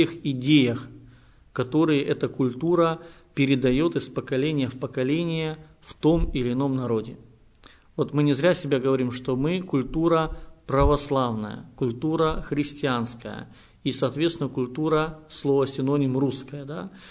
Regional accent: Crimea, Ukraine; я, как коренной крымчанин, могу сказать, что с детства бываю на Херсонесе

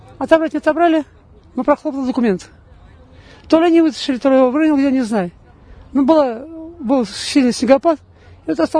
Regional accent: Volga region, Russia; moved away as an adult; now in Moscow, Russia; вот сам я родом с Поволжья, не важно с какого города, но с Поволжья. Вот, в Москве с 99-го года. В 99-го года приехал сюда.

